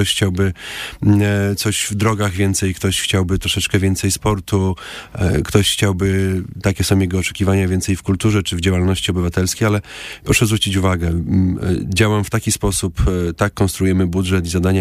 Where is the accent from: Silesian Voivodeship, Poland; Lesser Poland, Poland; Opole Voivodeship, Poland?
Opole Voivodeship, Poland; Opole; urodziłem się w Opolu, tu wychowałem się, tu kończyłem szkołę, tu mam przyjaciół, rodzinę, bliższą, dalszą, więc jestem bardzo mocno związany z Opolem.